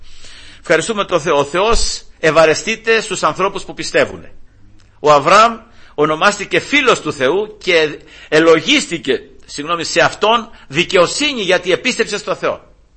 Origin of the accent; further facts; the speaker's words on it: Greece; born there; επειδή γεννηθήκαμε στην Ελλάδα και επειδή, ξέρω εγώ, το βρήκαμε έτσι, γεννηθήκαμε χριστιανοί, ας πούμε, οι γονείς μας ήταν χριστιανοί